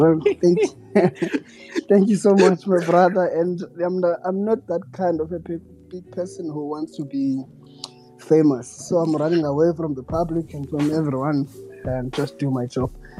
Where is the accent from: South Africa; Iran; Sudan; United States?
South Africa; Cape Town, Western Cape; I'm from Cape Town. I was born and raised in Cape Town.